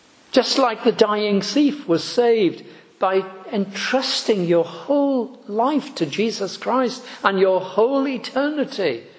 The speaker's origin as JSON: {"language": "English", "town": "Liverpool", "region": "North West England", "country": "United Kingdom", "tie": "born or raised there", "said": "J.C. Ryle, late great bishop of Liverpool, my hometown"}